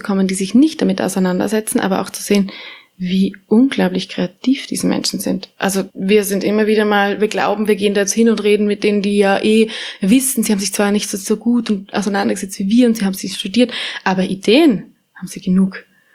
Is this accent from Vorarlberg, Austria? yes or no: yes; Vorarlberg, Austria; wir kommen beide aus Vorarlberg und da war halt das einfach auch kein Thema.